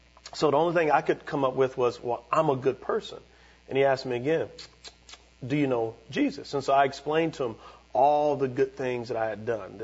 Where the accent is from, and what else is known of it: San Antonio, Texas, United States; born or raised there